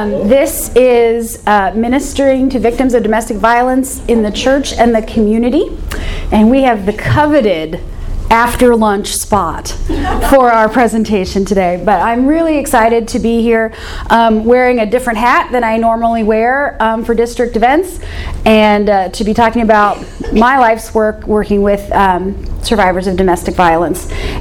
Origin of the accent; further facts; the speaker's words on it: Kirksville, Missouri, United States; So, I'm originally from Northeast Missouri. My hometown is Kirksville